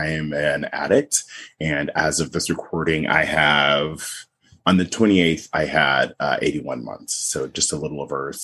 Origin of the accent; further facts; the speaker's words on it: Pacific Northwest, United States; I grew up in the Pacific Northwest in a predominantly white neighborhood. We were the only Black family in my neighborhood.